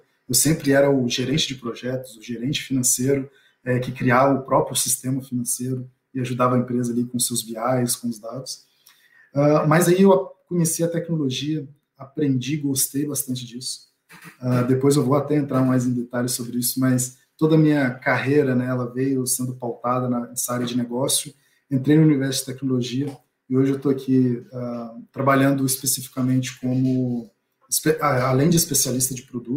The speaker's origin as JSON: {"language": "Portuguese", "region": "Minas Gerais", "country": "Brazil", "said": "Então, pessoal, eu sou mineiro, né, até me apresentando também, sou do estado de Minas Gerais"}